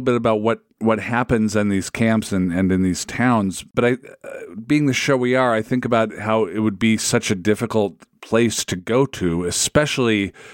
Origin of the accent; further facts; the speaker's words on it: Seattle, Washington, United States; now in St. Paul, United States; I'm from Seattle originally. I live in St. Paul, Minnesota now.